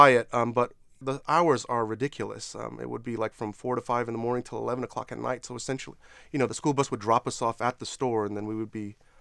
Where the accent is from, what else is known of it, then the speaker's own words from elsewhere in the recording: New York, United States; born there; I was born in New York and my parents were born in Korea, and they came here during the 70s.